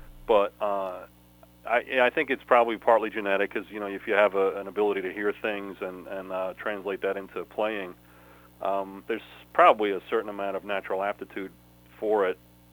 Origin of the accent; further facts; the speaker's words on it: Westbury, New York, United States; moved away as an adult; also born or lived in Brooklyn; now in New Jersey, United States; I grew up on Long Island. Born in Brooklyn, raised in Westbury, Long Island, which is central Nassau County.